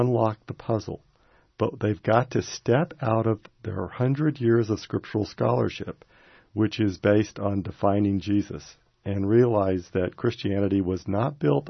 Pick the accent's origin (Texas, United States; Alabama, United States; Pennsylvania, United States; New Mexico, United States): Alabama, United States; Birmingham; I was raised in Birmingham, Alabama.